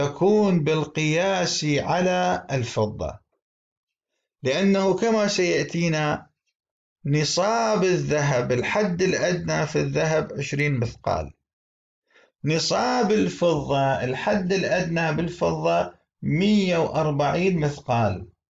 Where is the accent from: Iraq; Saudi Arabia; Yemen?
Iraq; سيما في بلدنا العراق الحنطة تساق إلى الدولة